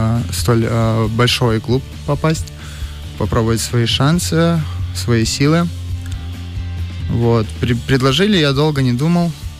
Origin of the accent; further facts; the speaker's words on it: Stavropol, Stavropol Krai, Russia; Сам я из Ставрополя.